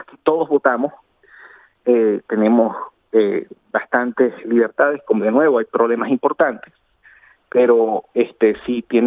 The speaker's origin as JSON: {"language": "Spanish", "country": "Venezuela", "said": "como venezolano he vivido lo que es vivir bajo periodos autocráticos, bajo la autocracia actual"}